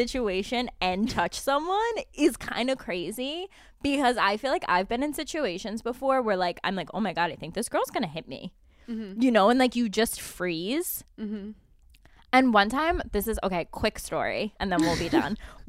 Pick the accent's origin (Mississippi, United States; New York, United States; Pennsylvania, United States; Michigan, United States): New York, United States; Albany; But obviously, I'm Italian and from Albany, so, like, I have to talk a little bit of shit under my breath.